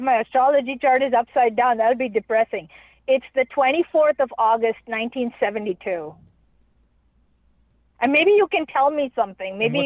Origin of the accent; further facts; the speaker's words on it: India; Because I'm from India. We do a lot of astrology